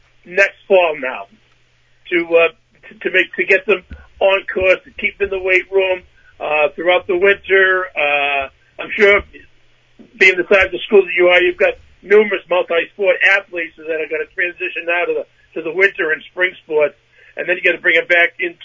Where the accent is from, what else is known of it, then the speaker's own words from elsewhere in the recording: Lynn, Massachusetts, United States; I grew up in West Lynn